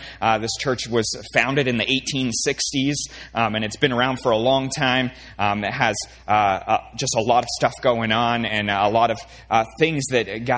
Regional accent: Canada; accent: Canadian; hopefully you can listen through my Canadian accent. All right. If you don't notice, I'm from Canada.

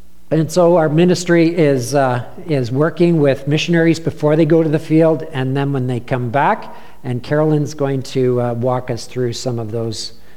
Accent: Stouffville, Ontario, Canada; And we've been living in Stouffville, back in my hometown where I grew up, and that's been a wonderful blessing to be able to do that, to still stay connected with some of my roots

